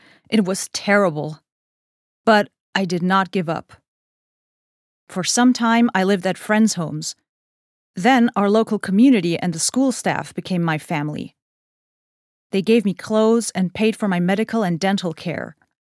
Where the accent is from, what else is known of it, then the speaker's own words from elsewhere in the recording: South Carolina, United States; My hometown rallied around me and raised the money to get me to Boston so that I could see the university. One of the teachers traveled with me, because I had never taken a plane or a subway and had never really been outside South Carolina.